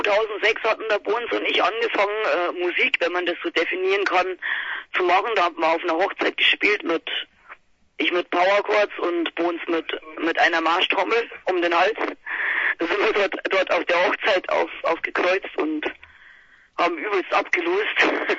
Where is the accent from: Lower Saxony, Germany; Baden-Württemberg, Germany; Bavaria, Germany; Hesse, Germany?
Bavaria, Germany; Marktl; Wir kommen aus dem tiefsten Marktl. Also manche wissen es wahrscheinlich schon, wo das ist. So, das ist zwischen Braunau am Inn, Oberösterreich.